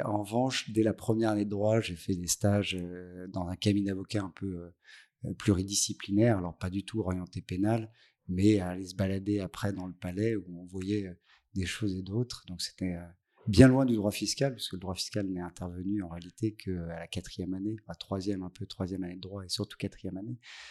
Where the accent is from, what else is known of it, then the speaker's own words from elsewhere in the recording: Dijon, Bourgogne-Franche-Comté, France; born there; Alors, je ne débarque pas à Dijon parce que non, je suis née à Dijon.